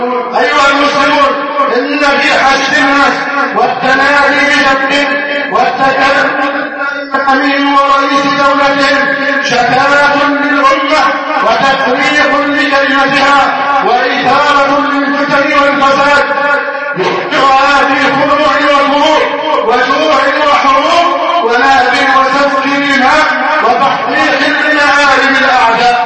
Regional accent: Egypt; اللهم احفظ بلدنا مصر أمنا أمانا، سخاء وفاء، وسائر بلاد المسلمين

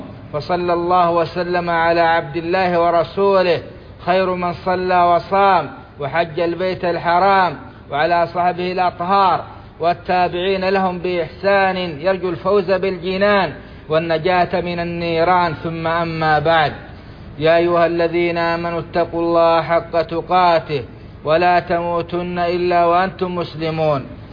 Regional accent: Saudi Arabia

